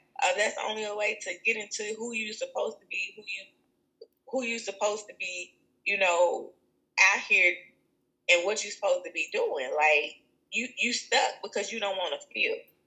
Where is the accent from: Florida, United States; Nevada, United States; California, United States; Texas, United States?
Texas, United States; Dallas; I'm from Dallas, Texas.